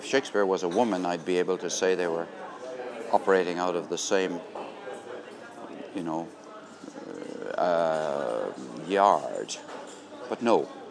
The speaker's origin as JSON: {"language": "English", "country": "Ireland", "said": "we Irish, you know, huge diaspora that we are, 40 million of us, you know, yeah, we can be as big as the English if we want to."}